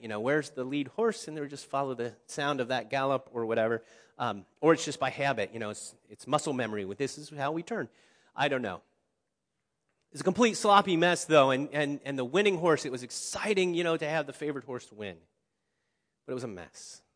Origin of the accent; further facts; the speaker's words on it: Cincinnati, Ohio, United States; I grew up in Cincinnati, so I still remain a Reds fan and a Bengals fan.